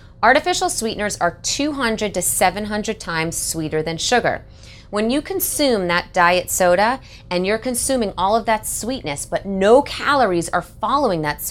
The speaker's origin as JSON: {"language": "English", "town": "Boston", "region": "Massachusetts", "country": "United States", "tie": "born or raised there", "said": "I remember being in Boston, my hometown"}